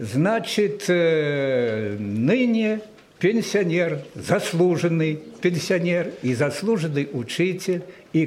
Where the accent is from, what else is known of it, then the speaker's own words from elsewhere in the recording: Stayki, Minsk Region, Belarus; born there; Родился я в Вилейском районе, в Стайках деревня, где отец работал учителем. Так что в семье учителей